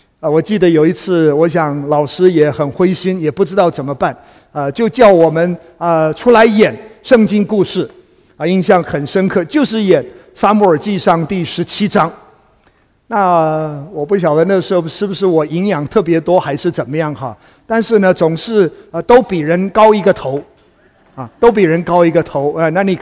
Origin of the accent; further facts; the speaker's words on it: Kaohsiung, Taiwan; 我记得从小那时候在台湾的南部，在高雄出生长大